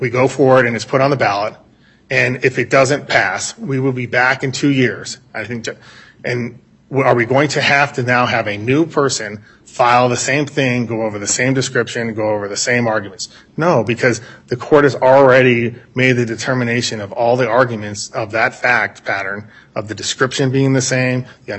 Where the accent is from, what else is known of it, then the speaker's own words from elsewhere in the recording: California, United States; I'm from California, okay